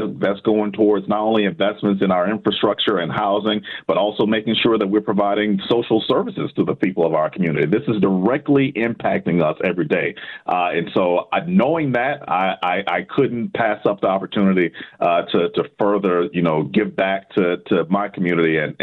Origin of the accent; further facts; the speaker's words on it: Mississippi, United States; You know, I'm from Mississippi originally. You know, grew up in a small town